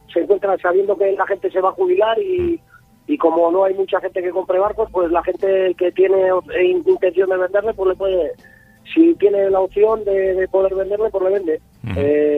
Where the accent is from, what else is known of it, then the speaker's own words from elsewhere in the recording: Colindres, Cantabria, Spain; Hombre, yo soy de Colimbres